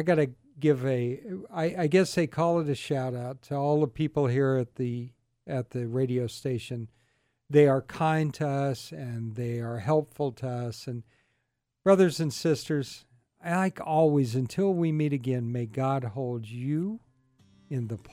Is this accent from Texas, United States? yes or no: no; Carmichael, California, United States; I grew up in Carmichael, so, you know.